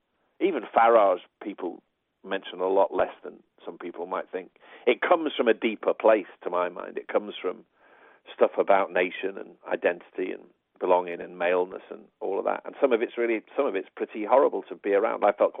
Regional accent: England, United Kingdom; We're British, you know, what we tend to do, or English is more relevant in this case.

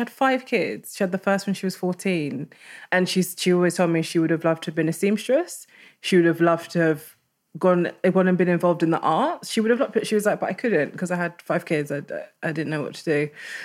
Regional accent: Jamaica; It's funny, we're from Jamaica, but she didn't cook a lot of Jamaican food

